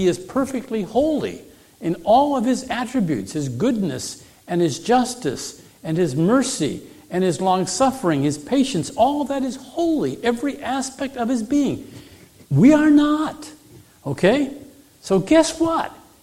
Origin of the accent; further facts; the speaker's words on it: Northeast, United States; I tell you, I grew up in the Northeast